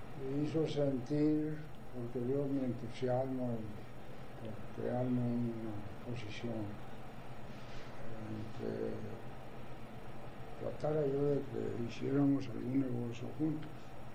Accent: San Pedro, Coahuila, Mexico; Yo soy de San Pedro, en las colonias Coahuila, en mi lugar de origen.

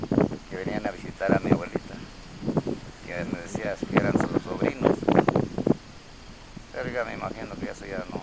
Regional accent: San José de la Zorra, Baja California, Mexico; San José de la Zorra, nacido y criado.

